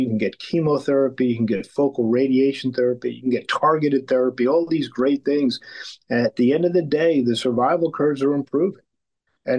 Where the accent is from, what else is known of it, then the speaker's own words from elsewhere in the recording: New Jersey, United States; I grew up in New Jersey, went to medical school at Washington University in St. Louis